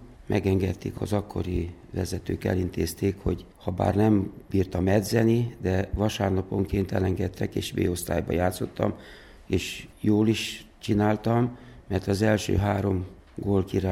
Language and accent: Hungarian; Arad, Arad County, Romania; Az volt a szerencsém, hogy Aradnak olyan részére születtem, ahol egy nagy kiterjedésű rét volt, és akkor ez adta a lehetőséget, hogy egész nap a gyerekekkel ott kint szaladgáljunk, játszunk, focizzunk.